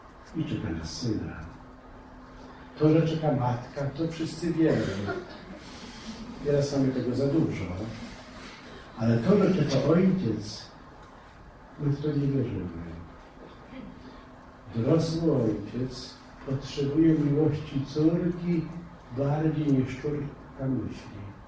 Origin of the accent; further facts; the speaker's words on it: Pomeranian Voivodeship, Poland; Ja pochodzę z Pomorza Gdańskiego.